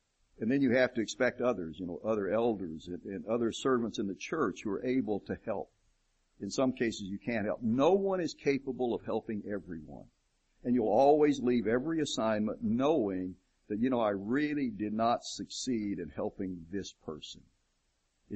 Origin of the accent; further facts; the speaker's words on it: the South, United States; My wife and I have always told the story of growing up in the South, we had never been north of the Mason-Dixon line when we were transferred to Massachusetts.